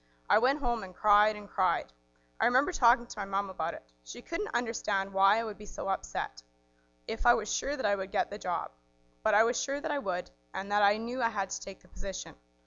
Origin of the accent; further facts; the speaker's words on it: Edmonton, Alberta, Canada; I grew up in Edmonton.